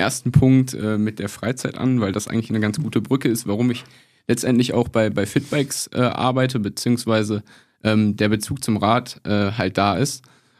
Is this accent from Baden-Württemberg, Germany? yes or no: yes; Konstanz, Baden-Württemberg, Germany; now in Munich, Germany; ich bin aus dem Bodensee oder vom Bodensee aus Konstanz jetzt ganz frisch nach München gekommen, wieder in die große Stadt